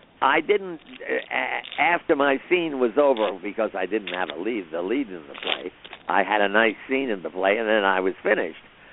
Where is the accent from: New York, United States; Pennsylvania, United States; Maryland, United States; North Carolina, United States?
New York, United States; Manhattan; Right in Manhattan.